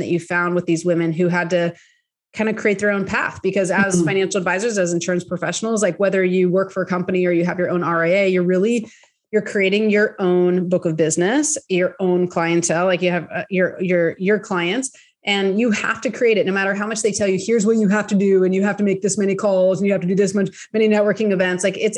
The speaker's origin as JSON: {"language": "English", "region": "California", "country": "United States", "said": "I'm from the Bay Area, so I know how bad it is."}